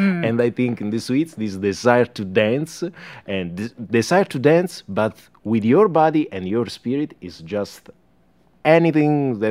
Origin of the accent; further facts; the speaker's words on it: South Italy, Italy; And I'm from Italy. I'm a cellist that comes from the south of Italy, but I love Austin because I lived here for 5 years, almost 5 years.